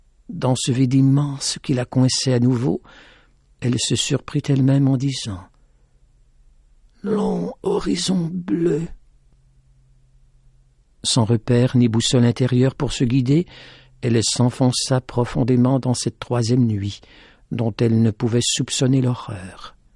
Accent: Quebec, Canada; Nous venons du Québec

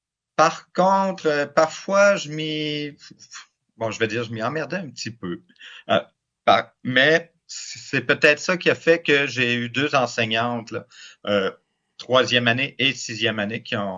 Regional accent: Cap-de-la-Madeleine, Quebec, Canada; j'ai grandi finalement au Cap de la Madeleine, au bord du fleuve, tout près du sanctuaire Notre-Dame du Cap, où je passais régulièrement parce que j'étais à 2 minutes de course, la maison.

